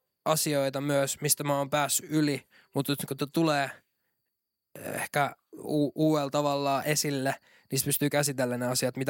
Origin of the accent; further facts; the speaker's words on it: Kotka, Kymenlaakso, Finland; now in Turku, Finland; koska kun mä muutin Kotkasta Turkuun, niin mä olin ihan vittu rääpäle